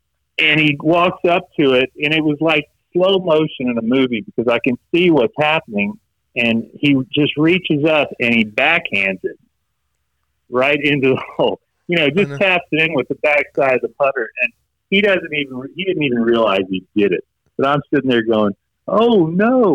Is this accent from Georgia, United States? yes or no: yes; Atlanta, Georgia, United States; it's almost a local tournament, us, you know, growing up in Atlanta for us.